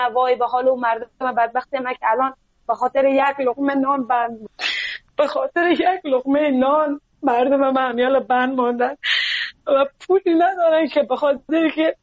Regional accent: Afghanistan; now in Iran; از افغانستان فامیلی ما آمدیم به کشور ایران.

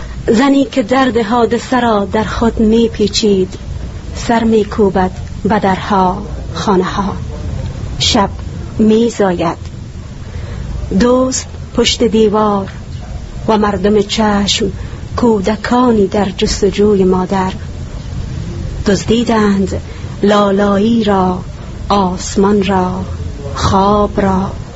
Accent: Iran; also born or lived in Afghanistan; من اگر بگویم که کلن در ایران متولد افغانستان هستم، ولیکن در ایران رشد و نمای میجا بوده، تحصیلاتم دا تا مقطع لیسانس هست

